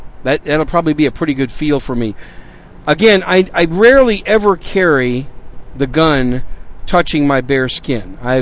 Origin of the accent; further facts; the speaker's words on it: Wisconsin, United States; Most of you know I am really a Yankee. I'm from Wisconsin. A damn Yankee, as they say, because a Yankee comes to visit, but a damn Yankee comes to stay. That's me. I came to stay.